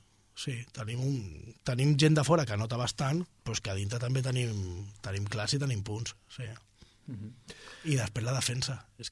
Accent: Gavà, Catalonia, Spain; Jo ja et dic, com soc de Gavà, també arribo una miqueta abans

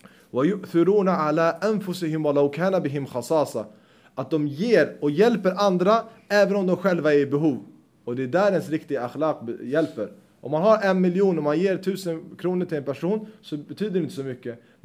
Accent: Sweden; Här, jag är själv svensk, så man ska inte säga att jag är rasistisk på något sätt.

